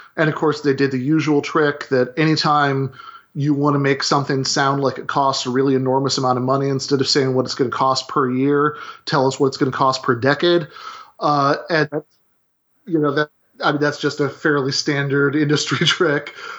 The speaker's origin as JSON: {"language": "English", "region": "Michigan", "country": "United States", "tie": "born or raised there", "said": "I grew up in Michigan, an hour away from the Canadian border"}